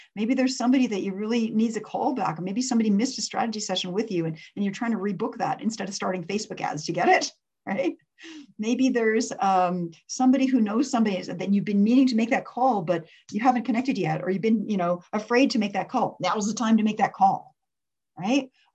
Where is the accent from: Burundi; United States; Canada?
Canada; Edmonton, Alberta; I grew up in Edmonton when Wayne Gretzky was, you know, the great one.